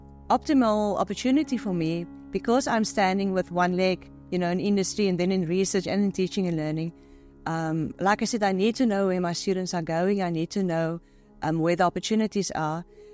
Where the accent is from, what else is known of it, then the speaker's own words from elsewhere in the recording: Paarl, Western Cape, South Africa; I grew up in Paarl, so grape production and the vineyards were also always part of the scenery